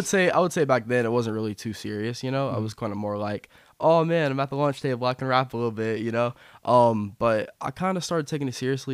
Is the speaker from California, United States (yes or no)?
no; Georgia, United States; accent: country twang; I got a little country twang to me. I'm from Tequila, so.